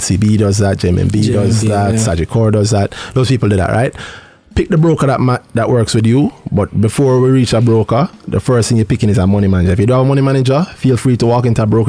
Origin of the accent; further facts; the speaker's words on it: Jamaica; You, as a Jamaican, our life has been taught our entire lives that you already know enough to manage money